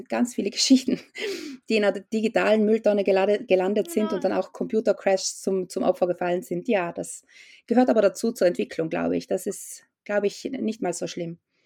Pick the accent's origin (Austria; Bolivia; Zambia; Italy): Italy; aber als Italienerin durfte ich nicht einreisen